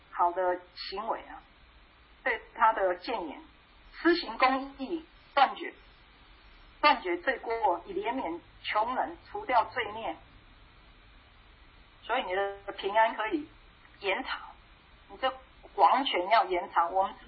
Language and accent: Chinese; Taiwan; 我生活在台湾啊，台湾的空气我就受不了了，台湾很潮湿